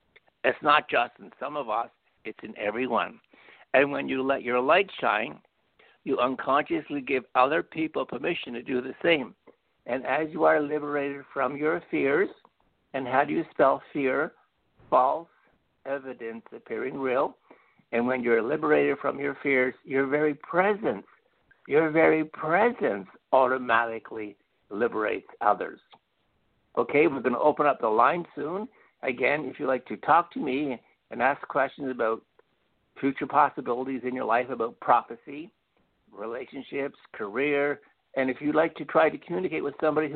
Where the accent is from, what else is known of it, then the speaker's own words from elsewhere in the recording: Lily Dale, New York, United States; I'm from Lilydale, New York.